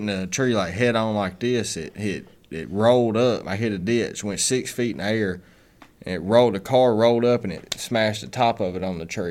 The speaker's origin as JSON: {"language": "English", "town": "Muscle Shoals", "region": "Alabama", "country": "United States", "said": "I'm 22, and I'm from Muscle Shoals, Alabama."}